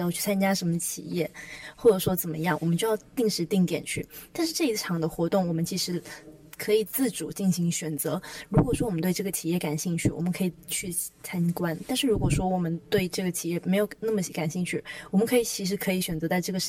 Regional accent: Xiamen, Fujian, China; now in Nanjing, China; 我本身在大陆的话是一直都在大陆念书的，那我是上大学才来到南京，在这之前我一直都是在厦门。

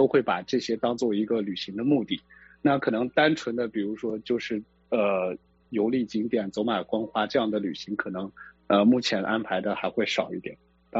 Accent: Inner Mongolia, China; moved away as an adult; also born or lived in Los Angeles; now in Seattle, United States; 我出生于内蒙古，是一个地道的土生土长的蒙古汉子。2022年是我来美国的第11年，在之前的10年我一直在洛杉矶学习生活和工作。

